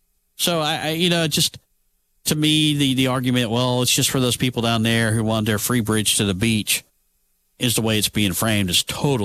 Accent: Minneapolis, Minnesota, United States; You're going to see the Minnesota Twins in my hometown of Minneapolis.

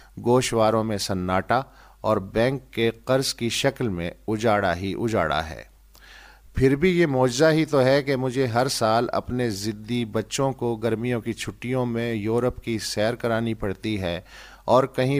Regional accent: Rahim Yar Khan, Punjab, Pakistan; now in Karachi, Pakistan; جیسے ڈومیسائل کے حساب سے میں رحیم یار خان کا ہوں، رہائش کراچی میں ہے، طبقہ مڈل کلاس ہے،

